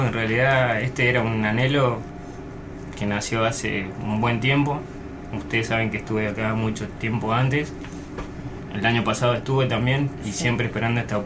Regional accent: Mendoza, Argentina; como buen mendocino

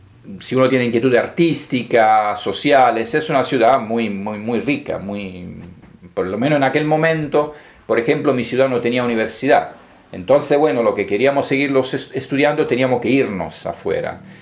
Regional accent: Foggia, Apulia, Italy; born there; Spanish is a second language; moved away; soy italiano. Yo nací en Foggia, es una ciudad del sur de Italia.

